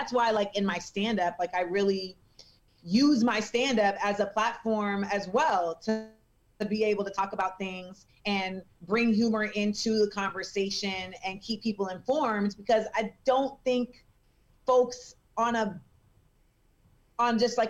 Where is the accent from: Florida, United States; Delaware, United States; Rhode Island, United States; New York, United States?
Florida, United States; Orlando; on me growing up in Orlando.